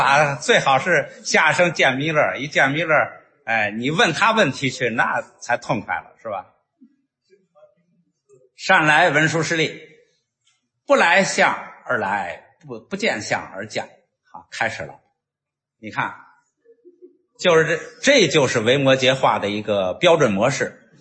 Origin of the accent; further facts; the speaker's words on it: China; 这就是印度人的这个，我们中国人可能见了怎么说啊